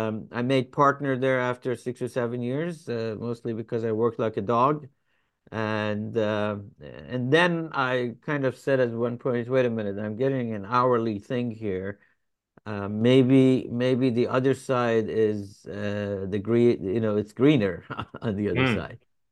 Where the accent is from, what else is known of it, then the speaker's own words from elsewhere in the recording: Iran; English is a second language; now in United States; So I'm an immigrant in United States, and I came from the Middle East. I came from Iran good bit ago.